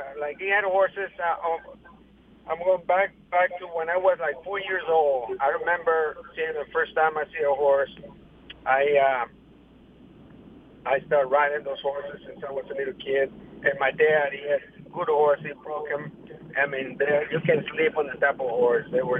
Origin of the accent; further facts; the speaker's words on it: Tijuana, Baja California, Mexico; I'm from Tijuana, Mexico.